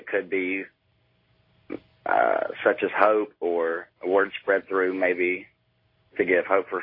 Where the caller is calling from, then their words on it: Huntington, West Virginia, United States; Huntington, West Virginia.